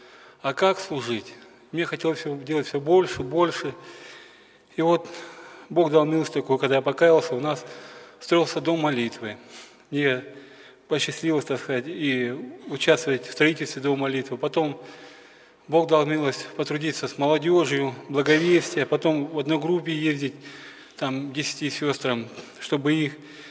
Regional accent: Tutonchany, Krasnoyarsk Krai, Russia; я из Ивентии, поселок Тутанчаны. Это вот, если кто знает, есть центр России, поселок Тура, есть там река Нижняя Тунгусская. И по Нижней Тунгуске вниз 450 километров. Я как раз живу ровно посередине от Туруханска и от Туры.

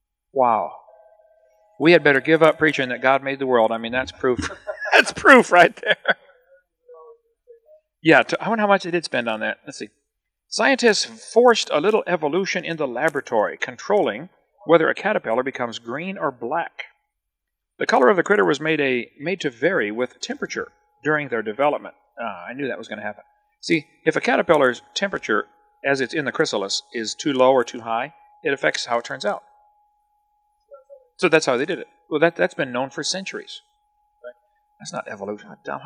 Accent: East Peoria, Illinois, United States; also born or lived in Kankakee; I was raised in East Peoria and then lived up in Kankakee for a while there, Bourbon A.

